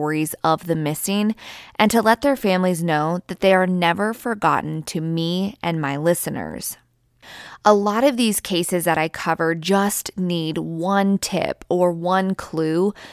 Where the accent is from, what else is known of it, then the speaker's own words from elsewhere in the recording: Keizer, Oregon, United States; Today's case actually took place in my hometown of Kaiser, Oregon.